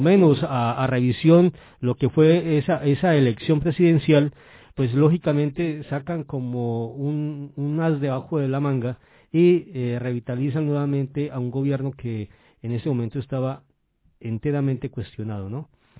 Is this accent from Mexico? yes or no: no; Colombia; Como colombiano me siento realmente no solamente sorprendido